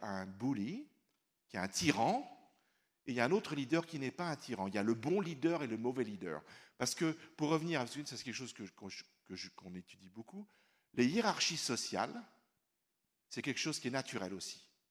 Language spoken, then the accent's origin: French; United States; alors moi, je vais vous dire, je suis américain